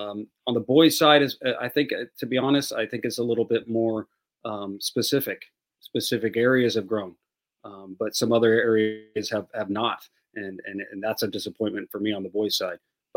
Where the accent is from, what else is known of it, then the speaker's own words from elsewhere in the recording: San Antonio, Texas, United States; I grew up in San Antonio. I played high school soccer at MacArthur in San Antonio. I went to college in San Antonio